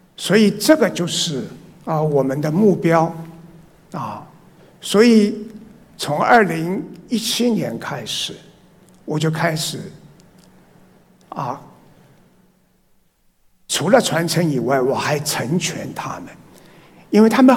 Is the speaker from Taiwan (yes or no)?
yes; Taiwan; 我就选了上海是我创业的，台湾是我长大的地方，北京是我做总裁的地方。